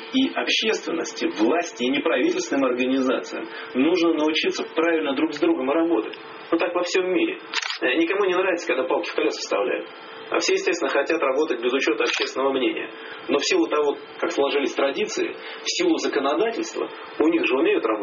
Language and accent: Russian; Saint Petersburg, Russia; когда речь идет о таком городе, как Петербург, а это не только мой родной город